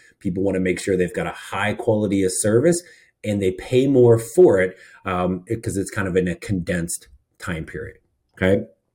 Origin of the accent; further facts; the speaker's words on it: Indiana, United States; I grew up in Indiana. My sister lives in northern Indiana.